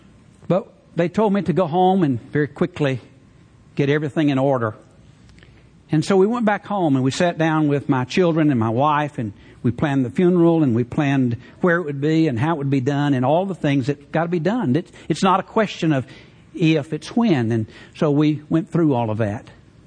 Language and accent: English; Alabama, United States; I grew up in North Alabama. I grew up around Southern gospel music, of all things.